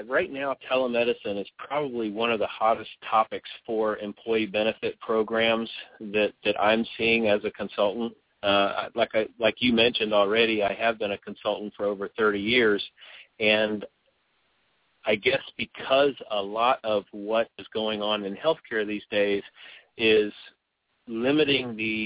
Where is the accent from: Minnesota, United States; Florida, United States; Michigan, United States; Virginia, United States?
Virginia, United States; I grew up in Virginia, in the mountains of Virginia. It was very much in the middle of nowhere when I was a kid, but now it's right outside of where Dulles Airport is.